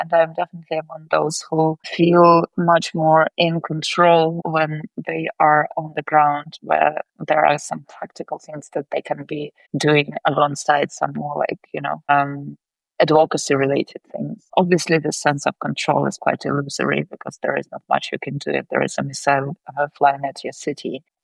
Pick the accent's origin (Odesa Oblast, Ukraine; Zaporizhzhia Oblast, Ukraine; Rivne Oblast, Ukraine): Zaporizhzhia Oblast, Ukraine; Zaporizhzhia; from life in, say, even Kyiv or Kharkiv, where I happen to be very often, or Zaporizhia, which is my hometown.